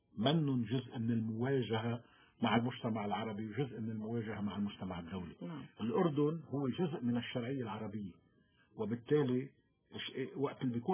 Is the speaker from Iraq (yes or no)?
no; Lebanon; فاذا كل شيء خلينا قبل ما ننقسم ونقتل بعضنا كلبنانيين ونتموضع بخنادق